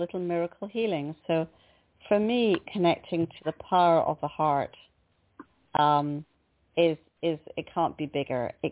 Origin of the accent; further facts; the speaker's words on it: Scotland, United Kingdom; being brought up in Scotland, I mean, we're not American.